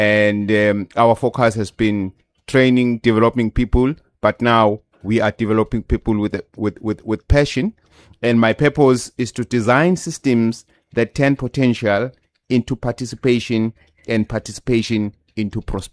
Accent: Newcastle, KwaZulu-Natal, South Africa; I hail from Newcastle, Matateni.

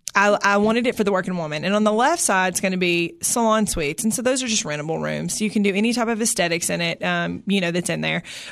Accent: Cookeville, Tennessee, United States; I'm born and raised in Cookeville. Yep. I went to Cookeville High School, graduated from there.

